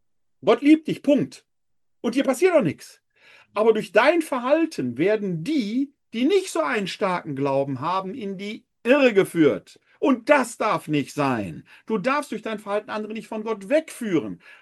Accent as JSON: {"language": "German", "town": "Essen", "region": "North Rhine-Westphalia", "country": "Germany", "tie": "born or raised there", "said": "ein Comedian aus meiner Heimatstadt Essen"}